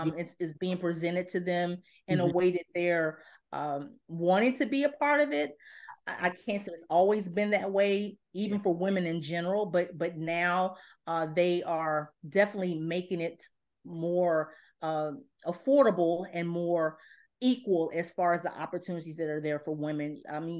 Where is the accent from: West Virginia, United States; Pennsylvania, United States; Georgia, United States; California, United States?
West Virginia, United States; Beckley; I'm from a very small town in West Virginia. I'm from Beckley, West Virginia. And while I had a overall good upbringing